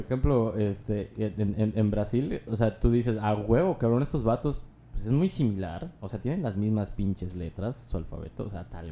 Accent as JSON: {"language": "Spanish", "country": "Mexico", "said": "fíjate que somos mexicanos"}